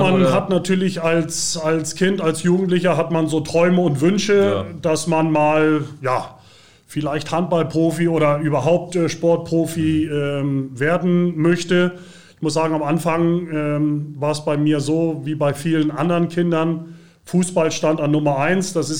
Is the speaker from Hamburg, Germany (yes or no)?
yes; Hamburg, Germany; War damals in Hamburg, in Bergedorf, da wo ich aufgewachsen bin.